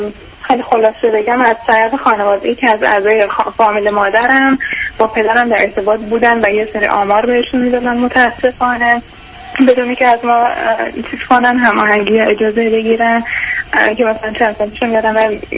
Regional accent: Iran; moved away as an adult; now in United States

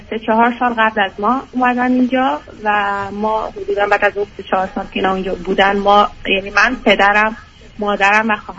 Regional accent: Mashhad, Razavi Khorasan, Iran; من مشهد به دنیا آمدم و شهر مذهبی بزرگ شدم

